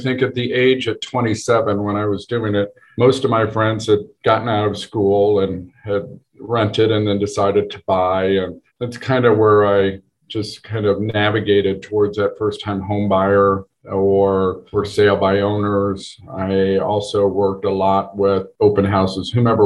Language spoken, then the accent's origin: English; Indianapolis, Indiana, United States; I grew up in Meridian Kessler, 45th and Central, or 44th Street between Penn and Washington. That's where my parents had their kids, and my dad grew up there.